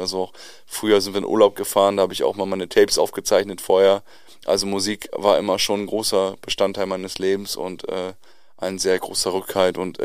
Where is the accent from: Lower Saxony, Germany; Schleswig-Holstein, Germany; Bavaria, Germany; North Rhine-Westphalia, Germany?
Lower Saxony, Germany; Varel; Ich komme eigentlich aus Friesland, aus Varel. Da bin ich aufgewachsen und bin seit 2017 in Osnabrück.